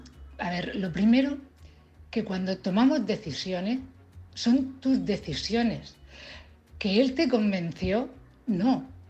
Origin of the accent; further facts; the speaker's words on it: Cartagena, Region of Murcia, Spain; de Cartagena, precisamente.